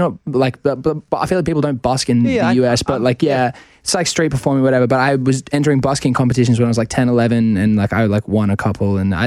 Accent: Australia; I feel like maybe it's being Australian, and I've struggled with this for a while.

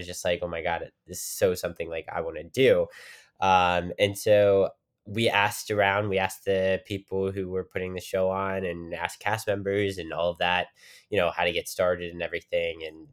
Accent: Weirton, West Virginia, United States; And this was in Pittsburgh, Pennsylvania, where I originally grew up, right outside. I'm from Weirton, West Virginia, but did all my theater in Pittsburgh, Pennsylvania with the Pittsburgh CLO.

